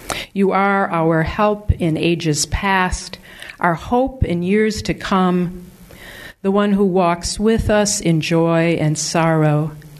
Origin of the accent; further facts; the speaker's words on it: Evanston, Illinois, United States; We're from Evanston, and Uncle Raj officiated at our wedding 32 years ago.